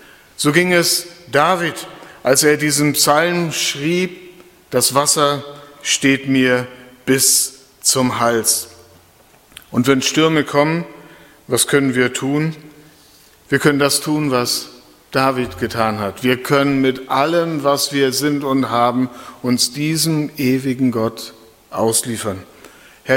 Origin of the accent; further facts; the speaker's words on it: Lower Saxony, Germany; ich komme aus Ostfriesland, an der Küste